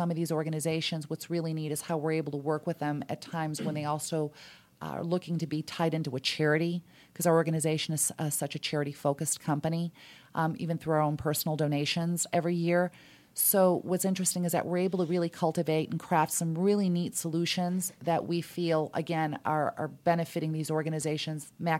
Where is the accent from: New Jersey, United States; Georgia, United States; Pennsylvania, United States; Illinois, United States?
Illinois, United States; Chicago; I'm originally from Chicago.